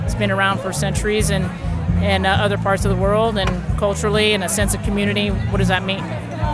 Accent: Pleasant Hill, California, United States; I'm from California. More specifically, I'm from Pleasant Hill, Martinez area, East Bay of San Francisco.

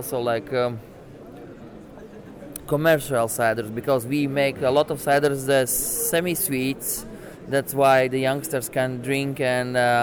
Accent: Latvia; English is a second language; I'm from Latvia, and our cider firm is Murbūdu Sidra Darītava. We live in Riga

